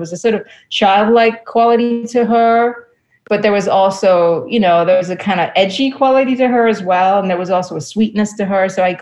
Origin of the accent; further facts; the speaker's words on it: England, United Kingdom; accent: British; at one point I was gonna maybe do my British accent because I grew up in England, and I mean, I don't really have a British accent anymore, but at that point it was a little bit stronger.